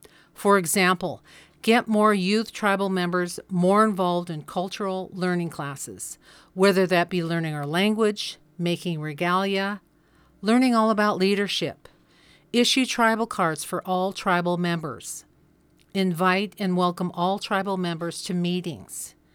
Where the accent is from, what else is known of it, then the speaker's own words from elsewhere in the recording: Wrangell, Alaska, United States; I was born and raised here in Wrangell in 1958, and I belong to the Kachuti clan.